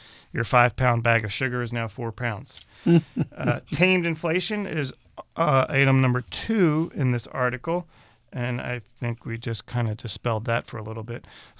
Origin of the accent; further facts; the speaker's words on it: East Coast, United States; I'm a very skeptical person. I grew up on the East Coast. The East Coast really should be the show me state.